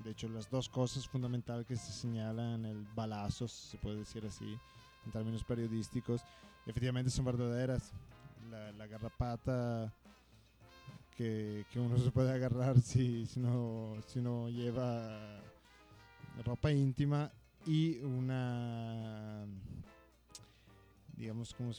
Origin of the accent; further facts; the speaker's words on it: Italy; Porque todos los italianos que vamos ahí somos zapatistas